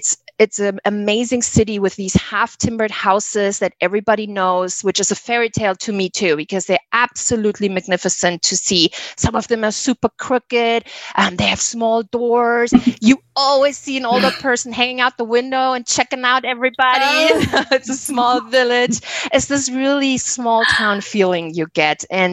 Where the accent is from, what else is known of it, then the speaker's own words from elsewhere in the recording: United States; We are from America. We live in our cars.